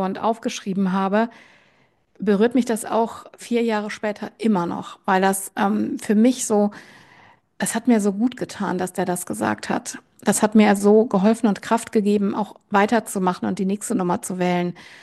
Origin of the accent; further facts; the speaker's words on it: North Rhine-Westphalia, Germany; meiner Heimatregion östlich von Köln